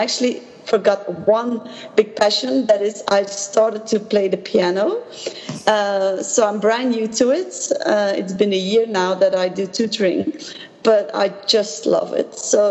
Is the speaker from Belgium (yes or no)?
yes; Belgium; first language Dutch; English is a second language; also born or lived in Doha, Qatar; My mother tongue is Dutch, and so Belgium is very special. We have three mother languages, so Belgian, French, and German.